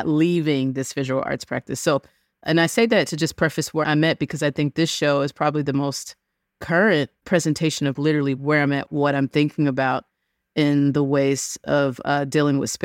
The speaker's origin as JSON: {"language": "English", "region": "South Carolina", "country": "United States", "tie": "born or raised there", "said": "I grew up in the South, specifically South Carolina."}